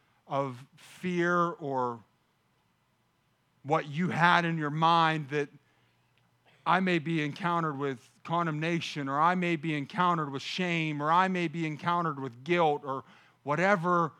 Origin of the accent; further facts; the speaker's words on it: Pennsylvania, United States; I'm proud to say that I am from the Pittsburgh area. I am from the Mon Valley, born and raised.